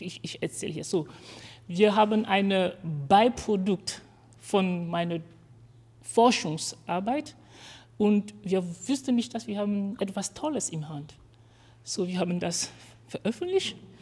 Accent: Cameroon; German is a second language; now in Konstanz, Germany; Wer kennt, wo Kamerun liegt? Ich komme aus Kamerun

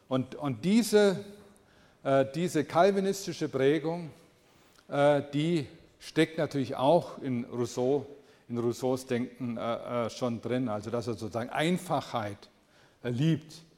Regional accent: Blaubeuren, Baden-Württemberg, Germany; born there; Also ich bin in Blaubeuren geboren und er wohnte in so einem Nebenort.

